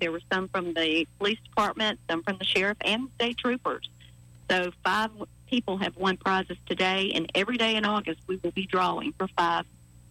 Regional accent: Montgomery, Alabama, United States; I grew up here. I grew up in Montgomery. I've lived in Autauga County and Prattville for many, many years.

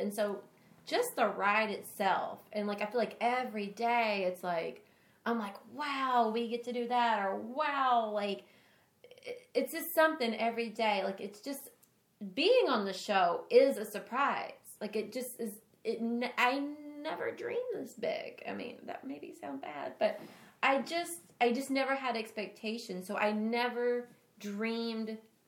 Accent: Tennessee, United States; I grew up in Tennessee. Like, this was never on my radar.

